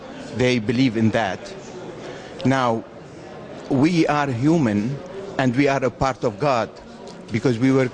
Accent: Lebanon; I'm from Lebanon. I am a member in the, we call it the Central for the Christians of the Orient in Lebanon.

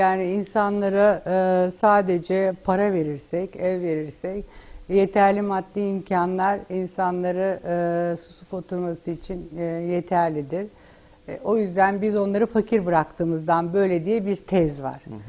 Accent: Aegean Region, Turkey; ben Ege'liyim. Ege'nin dağlarında ihmal edilmiş çok köy var.

